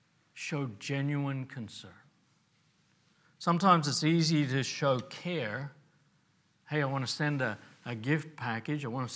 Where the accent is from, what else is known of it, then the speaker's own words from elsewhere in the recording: Australia; As an Australian, we can really think, hey, that's great.